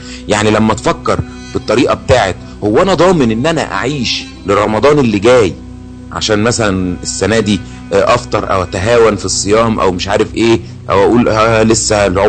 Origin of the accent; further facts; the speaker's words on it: Egypt; يعني عندنا في مصر بيقولوا ايه